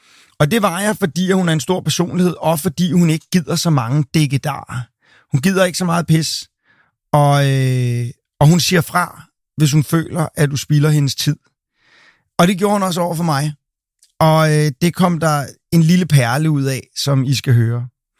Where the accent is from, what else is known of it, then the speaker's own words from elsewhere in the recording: Amager, Capital Region of Denmark, Denmark; jeg er fra Amager